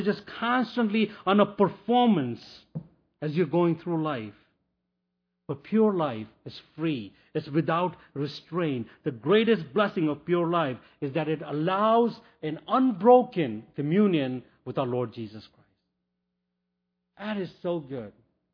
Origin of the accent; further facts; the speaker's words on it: India; You know, I come from India.